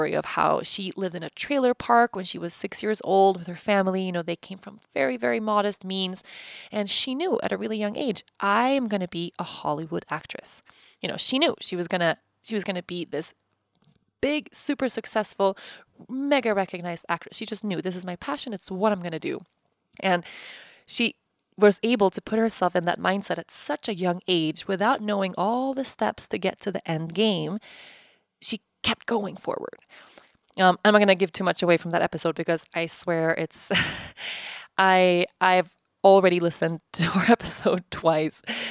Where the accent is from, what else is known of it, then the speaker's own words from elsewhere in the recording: Sweden; moved away as an adult; when I moved from Sweden. It was the year I was about to turn 19. I had just, you know, graduated high school, was super miserable in Sweden, didn't have any money.